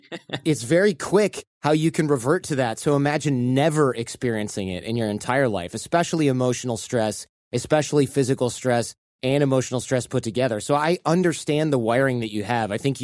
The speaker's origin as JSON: {"language": "English", "region": "Michigan", "country": "United States", "tie": "born or raised there", "said": "I grew up in Michigan, and sometimes in California, I'll go back to Michigan"}